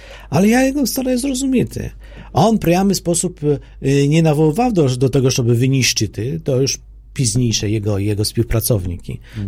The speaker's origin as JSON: {"language": "Ukrainian", "country": "Poland", "said": "я як поляк, правда"}